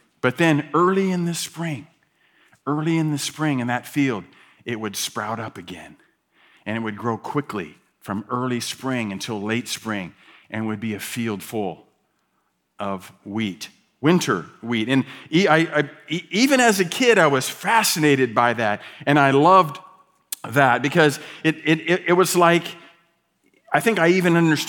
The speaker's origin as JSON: {"language": "English", "region": "Ohio", "country": "United States", "tie": "born or raised there", "said": "I grew up in Ohio, central western Ohio, a very agricultural area there in the Midwest. And for some of our years, we lived in the country, and other years, we lived in town."}